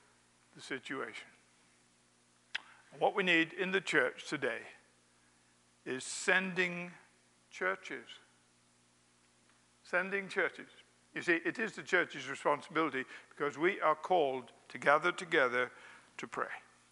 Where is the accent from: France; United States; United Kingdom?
United Kingdom; England; I never played baseball as a kid because I grew up in England.